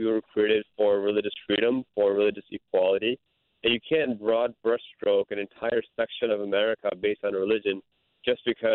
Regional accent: Chicago, Illinois, United States; You know, I grew up in Chicago, so I literally grew up down the street from Wheaton College.

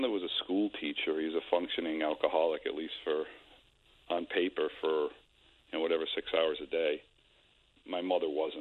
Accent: Worcester, Massachusetts, United States; Actually, I grew up in Worcester, which is the, like, armpit of the universe when I grew up there. It was really a bad place, and I was pretty much a street kid.

